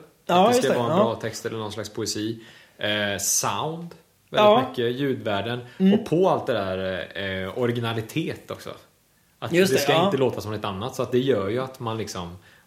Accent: Vänersborg, Västra Götaland County, Sweden; Men jag är från Vänersborg och det är ändå också stort.

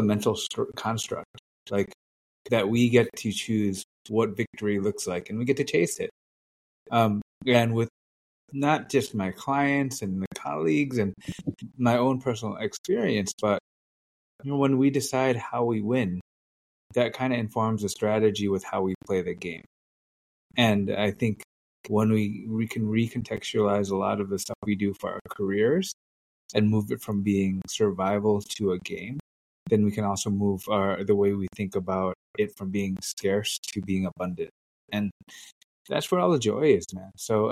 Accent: United States; born there; I am the child of Vietnamese refugees. So I was born in America, but my parents came to America.

